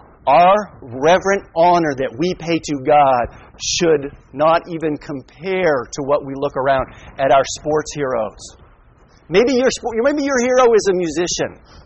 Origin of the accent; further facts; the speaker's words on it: New England, United States; For those of you who don't know, I'm from New England, and so I'm a slight sports fanatic.